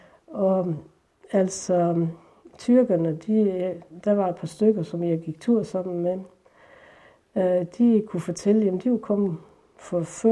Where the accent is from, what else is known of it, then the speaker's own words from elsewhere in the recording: Skjern, Central Denmark Region, Denmark; also born or lived in Astrup; jeg er vokset op ude omkring Astrup og Skjern. Han er Astrup her i Ringkøbing Skjern Kommune, eller Astrup Faster.